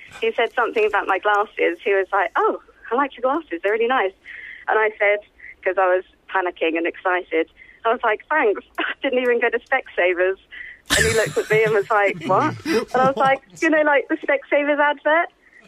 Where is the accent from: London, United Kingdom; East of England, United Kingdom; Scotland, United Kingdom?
East of England, United Kingdom; Chelmsford; I'm 25 and I'm from Chelmsford.